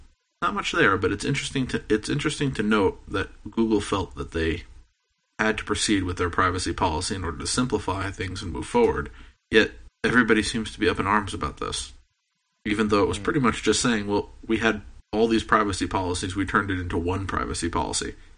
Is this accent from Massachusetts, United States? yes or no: no; New York City, New York, United States; And I have a story about my hometown of New York City.